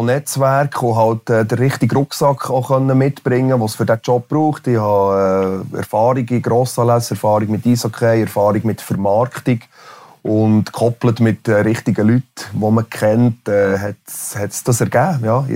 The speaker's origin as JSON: {"language": "German", "town": "Interlaken", "region": "Bern", "country": "Switzerland", "tie": "born or raised there", "said": "ich bin schön behütet im Berner Oberland aufgewachsen, in Interlaken."}